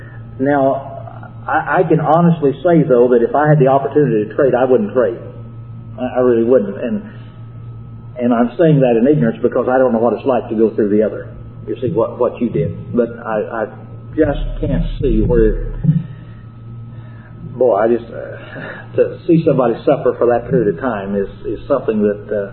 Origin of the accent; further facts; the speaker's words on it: Illinois, United States; Still, back in my hometown of Illinois, there is a night set aside